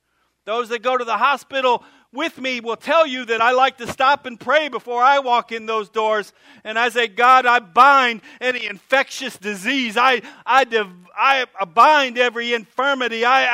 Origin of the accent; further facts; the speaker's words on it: Fort Lauderdale, Florida, United States; I'm from Fort Lauderdale. Y'all don't have no bad neighborhoods here.